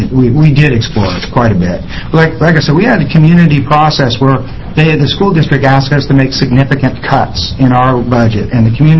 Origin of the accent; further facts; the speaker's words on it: Ione, United States; I'm from Ione, and I'm representing the Ione Self-Determination Committee